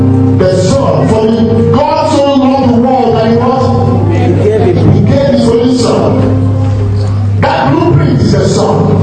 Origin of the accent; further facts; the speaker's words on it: United Kingdom; Because I'm very British. I'm not a gentleman.